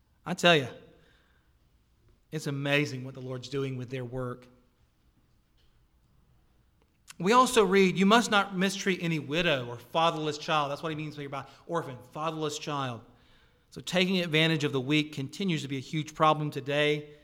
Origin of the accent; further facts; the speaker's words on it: the South, United States; I'm from the South. I know things that happen down there.